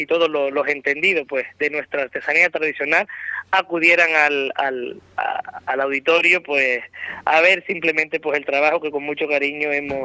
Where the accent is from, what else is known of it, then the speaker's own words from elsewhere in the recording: Canary Islands, Spain; todo lo que nos define como canarios.